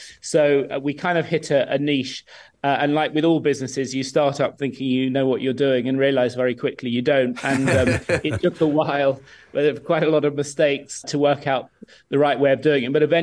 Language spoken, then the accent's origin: English; England, United Kingdom; now in Scotland; I've been living here for about 20 years. I came up from the south. I grew up in England, actually in the south of England, but came to Scotland a lot as a child, loved Scotland, sold a business in the south and moved to Scotland